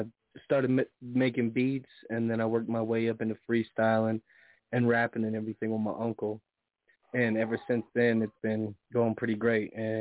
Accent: Utah, United States; also born or lived in San Bernardino, California; I'm from San Bernardino, but I moved out to Utah with my mom when I was really little. And then grew up out here in Utah.

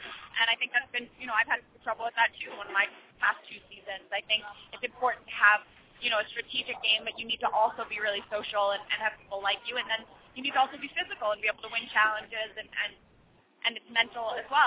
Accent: the South, United States; now in Hollywood, United States; We're all from the South, living in Hollywood, doing our thing, you know.

